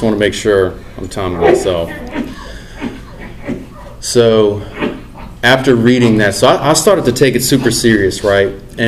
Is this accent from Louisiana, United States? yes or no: yes; New Orleans, Louisiana, United States; also born or lived in Thibodaux / Mississippi; I'm from New Orleans, right outside New Orleans. Born and raised. I spent a lot of time in New Orleans. Lived in New Orleans for about 10 years. Lived in Thibodaux. Lived in Mississippi.